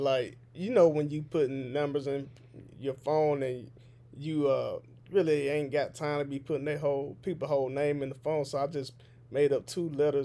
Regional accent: Atlanta, Georgia, United States; And, you know, I'm from Atlanta, man, so, you know, I was a big … fan back then.

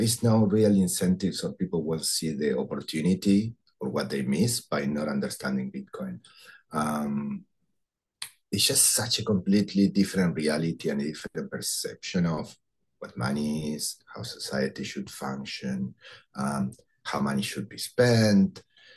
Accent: Argentina; I grew up in South America. I was born in Argentina, and I lived broken money.

